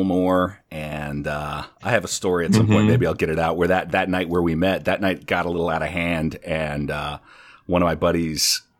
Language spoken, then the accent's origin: English; North Dakota, United States; now in New York City, United States; And, you know, I'm originally from North Dakota. I live in New York City.